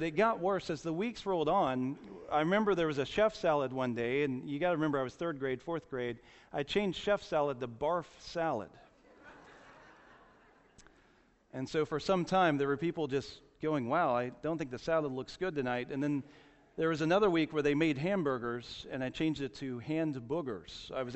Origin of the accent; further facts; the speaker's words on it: Jacksonville, Florida, United States; I went to a pastor's conference that was held at my home church that I grew up in Jacksonville, Florida.